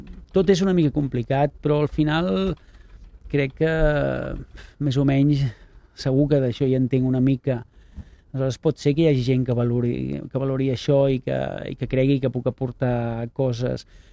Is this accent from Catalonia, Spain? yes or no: yes; Sant Andreu, Catalonia, Spain; malgrat que jo sóc de Sant Andreu i he estat també molts anys a Sant Andreu